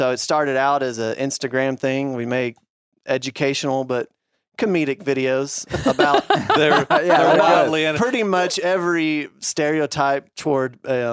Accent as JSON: {"language": "English", "region": "Arkansas", "country": "United States", "tie": "born or raised there", "said": "Lifelong hunter, born and bred in Arkansas. I'm actually like a multi generational Arkansan."}